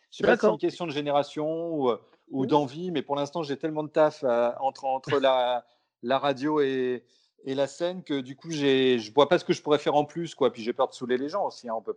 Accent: Brittany, France; born or raised there; also born or lived in Pessac

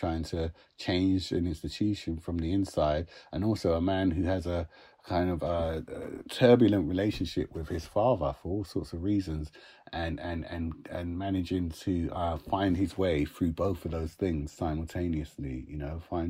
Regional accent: Uxbridge, London, United Kingdom; growing up in Uxbridge and being in West London, even in the 80s

